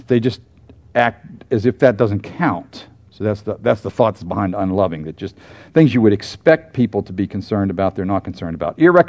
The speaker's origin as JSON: {"language": "English", "region": "Pennsylvania", "country": "United States", "tie": "born or raised there", "said": "I grew up in Pennsylvania. I know about winter."}